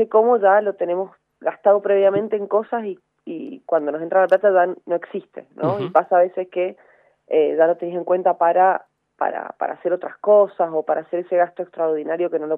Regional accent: Mendoza, Argentina; vivo en Argentina, soy de Mendoza

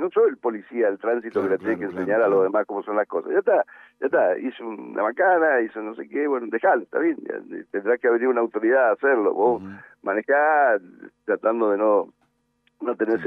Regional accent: Mendoza, Argentina; Sí, como cualquier mendocino

